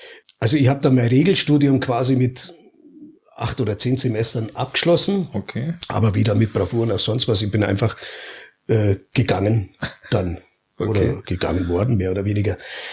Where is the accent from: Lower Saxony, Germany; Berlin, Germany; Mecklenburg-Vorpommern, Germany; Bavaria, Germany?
Lower Saxony, Germany; Hannover; ich bin eigentlich aus Hannover